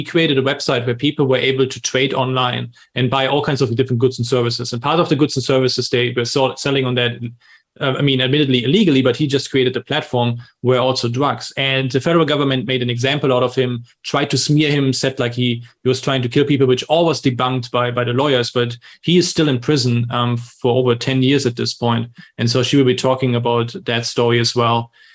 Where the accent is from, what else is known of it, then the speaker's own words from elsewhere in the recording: Germany; because when I grew up in Germany, and I could imagine that be for an American similar, I thought like everything that we had was great.